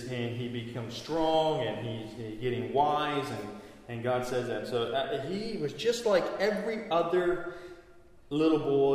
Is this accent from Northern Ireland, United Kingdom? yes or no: no; Hartley, North East England, United Kingdom; I grew up in Hartley. And it'd be like someone saying, nothing good can come out of Hartley. Well, I grew up in Hartley.